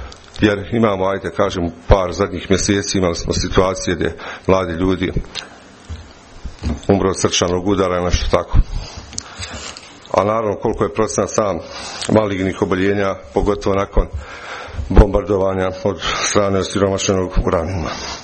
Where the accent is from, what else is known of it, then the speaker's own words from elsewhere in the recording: Alađa, Bosnia & Herzegovina; odrastao sam u Alađi, odnosno sadašnjem Dušanovu